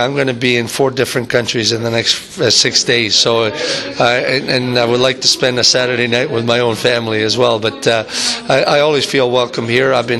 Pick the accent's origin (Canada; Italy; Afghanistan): Canada; now in Europe; although I'm Canadian, I've been living in Europe for the last 20 years, and I'm European now. Although I have a Canadian passport, but I'm European.